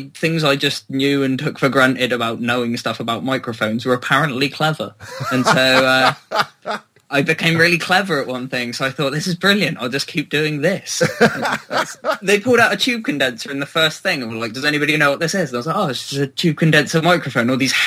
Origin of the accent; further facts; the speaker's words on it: Cheltenham, South West England, United Kingdom; now in Bristol, United Kingdom; Well, I'm originally from Cheltenham in England, rather middle class, nice area. But I've moved to Bristol